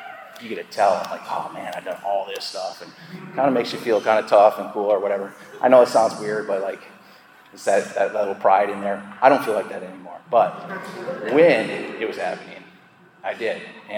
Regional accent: South Dakota, United States; now in Minneapolis, United States; driving all the way from Minneapolis to my hometown in South Dakota

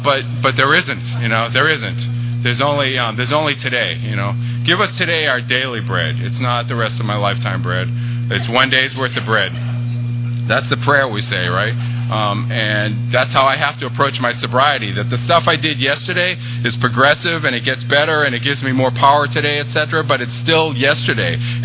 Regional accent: Massachusetts, United States; But so I grew up outside of Boston

